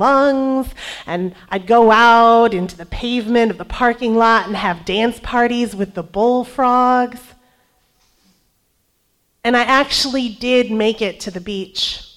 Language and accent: English; Michigan, United States; there was another person from my home state of Michigan